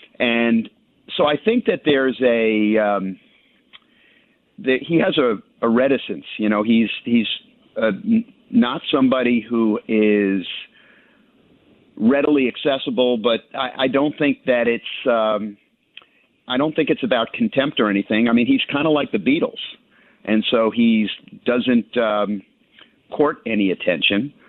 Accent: New York, United States; I grew up in Westchester, which, for those of your listeners who aren't familiar with it, is just north of New York City.

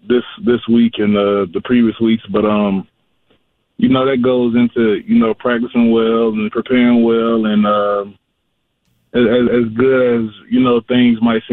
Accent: Tennessee, United States; I'm from Tennessee, so I almost went to the game Sunday, you know, to get a little in-person view.

